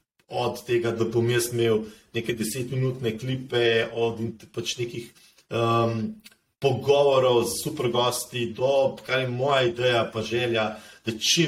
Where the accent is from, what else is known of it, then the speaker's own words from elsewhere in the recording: Škofja Loka, Upper Carniola, Slovenia; jaz sem se rodil v Škofji Loki.